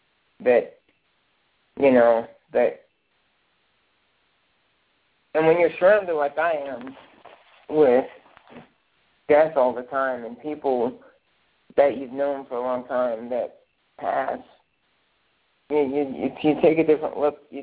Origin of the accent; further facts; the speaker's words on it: Indiana, United States; because I'm from Indiana, so I relate a lot to basketball.